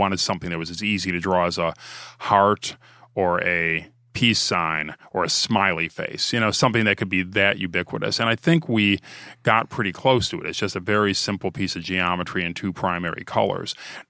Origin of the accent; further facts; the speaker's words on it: Ohio, United States; I'm from Ohio after all.